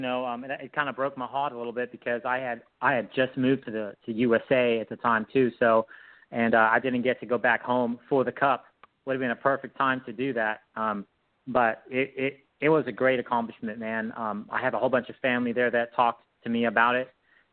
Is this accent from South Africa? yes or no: yes; South Africa; moved away as an adult; now in United States; I grew up in South Africa.